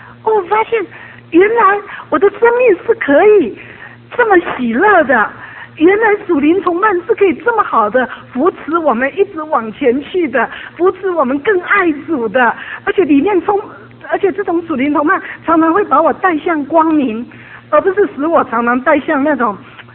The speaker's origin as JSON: {"language": "Chinese", "country": "China", "said": "我觉得可能我们中国人呢，因为也许从小家庭的背景或者政治的背景很受压"}